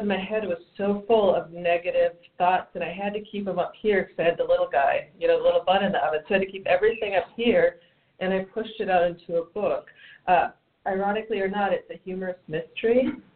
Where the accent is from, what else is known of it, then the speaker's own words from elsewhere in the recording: Minnesota, United States; I grew up in Minnesota, and I was living in Minnesota, and I had terrible TV reception and long winters